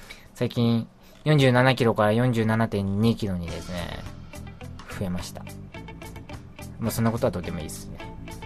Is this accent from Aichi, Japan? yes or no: no; Kanagawa, Japan; 僕神奈川県出身なんですけど、神奈川育ち、神奈川生まれ、順番が逆だね。神奈川生まれ、神奈川育ちなんですけどね。